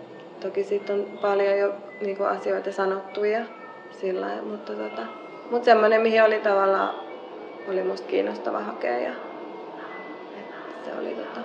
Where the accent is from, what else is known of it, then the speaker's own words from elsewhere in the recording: Helsinki, Uusimaa, Finland; Helsingistä on muuttanut 7 vuotta sitten. Et me asuttiin silloin Käpylässä.